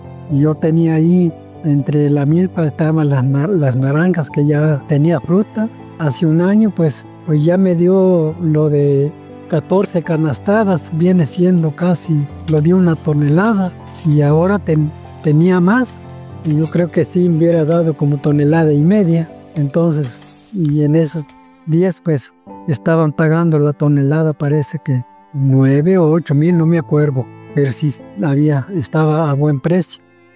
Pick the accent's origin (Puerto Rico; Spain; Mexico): Mexico; Ixhuatlán de Madero, Veracruz; soy de aquí de Berto Castillo Martínez, municipio de Ixhuatlán de Madero, Veracruz.